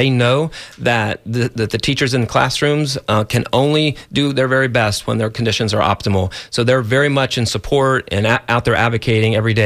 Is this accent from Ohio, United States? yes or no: yes; Ohio, United States; now in Florida, United States; I came from Ohio at some point to come to live in Florida.